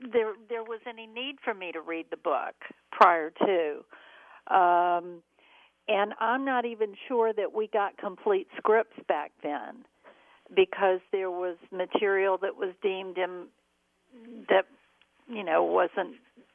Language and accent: English; the South, United States; because we grew up in the South, that's another reason why they wanted children of the South